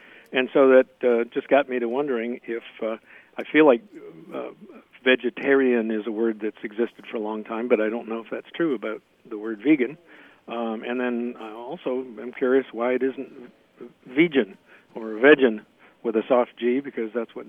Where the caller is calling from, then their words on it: Bloomington, Indiana, United States; I'm calling from Bloomington, Indiana.